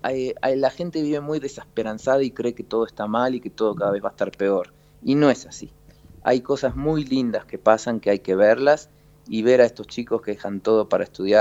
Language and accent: Spanish; Caballito, Buenos Aires, Argentina; born there; Ah, yo nací en Caballito.